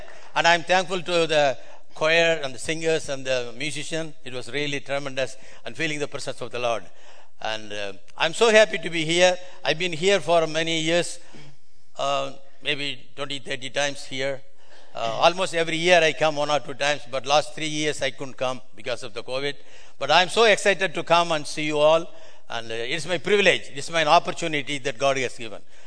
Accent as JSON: {"language": "English", "country": "India", "second_language": "English", "said": "I come from India."}